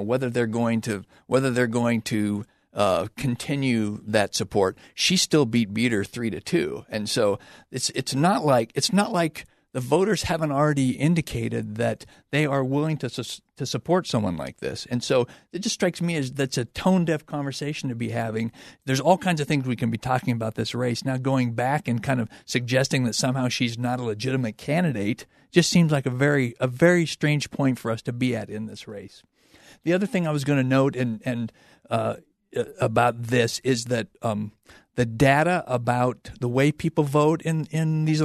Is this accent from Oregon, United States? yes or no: yes; Pendleton, Oregon, United States; Well, the backstory is I grew up in Pendleton, Oregon, right? So every time I go back to visit my mom, people think that I have ulterior motives for visiting Oregon.